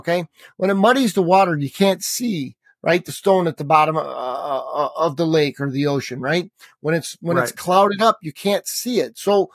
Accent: Chicago, Illinois, United States; We're from Chicago, greatest food in the world.

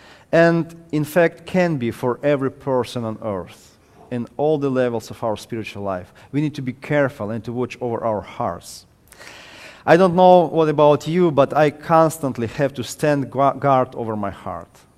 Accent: Ukraine; moved away; I came from Ukraine. I lived many years in Ukraine, in past communist country.

